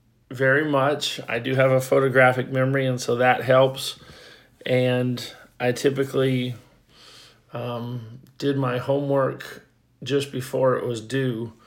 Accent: Colorado, United States; I grew up in Colorado, so I figured I would probably end up back there someday.

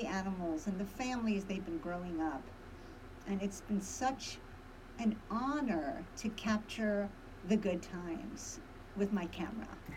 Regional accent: New York, United States; I'm from New York, and you're not negative, you don't fit in.

